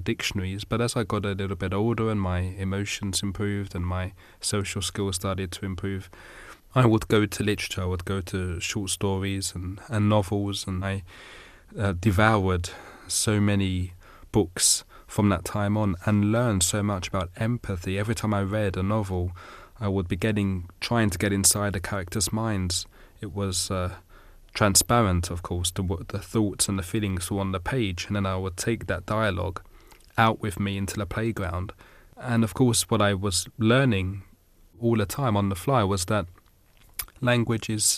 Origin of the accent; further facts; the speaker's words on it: London, United Kingdom; I was born in Britain, raised in London. Both my parents spoke English, only English at home.